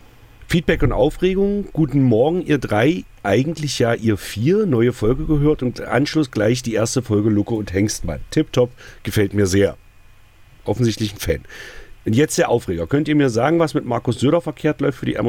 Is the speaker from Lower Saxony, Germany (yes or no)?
no; Magdeburg, Saxony-Anhalt, Germany; Ich komme aus Magdeburg.